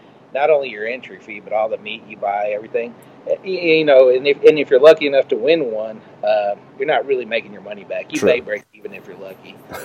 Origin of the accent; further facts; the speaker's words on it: Austin, Texas, United States; also born or lived in Lubbock / Fort Worth; and I'm originally from West Texas in the Lubbock area. Grew up about 10 years in Austin, and then moved to Fort Worth in '87 or so.